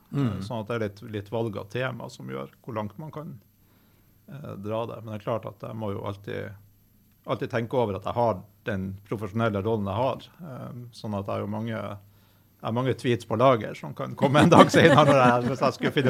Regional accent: Harstad, Troms, Norway; Men jeg må få tilføyde at jeg er jo harstadværing, men jeg gift trønder.

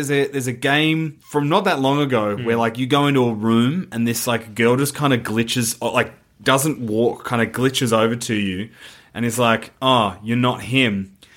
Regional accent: Geelong, Victoria, Australia; But basically, in my hometown of Geelong, there is the old Geelong jail, which is haunted.

